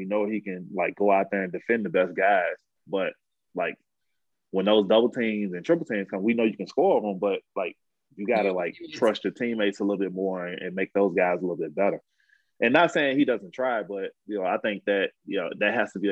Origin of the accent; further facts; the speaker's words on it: New Orleans, Louisiana, United States; No, I'm from New Orleans.